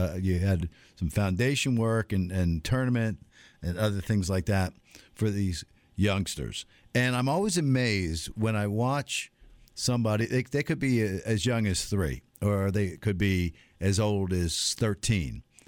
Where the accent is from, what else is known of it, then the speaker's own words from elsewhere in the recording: Washington, District of Columbia, United States; I knew of him because my hometown is Washington, D.C., and he coached, managed, I should say, really, the Washington Senators.